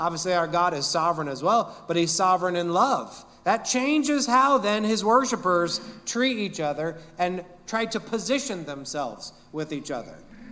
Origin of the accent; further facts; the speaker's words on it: Amish country, United States; I'm from Amish country.